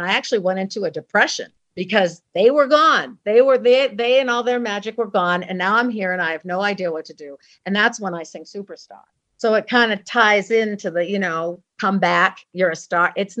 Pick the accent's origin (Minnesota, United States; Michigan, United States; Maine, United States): Maine, United States; And in it, I tell my story of growing up in Maine, how I discovered the music of the … in 1970, and I was 11 years old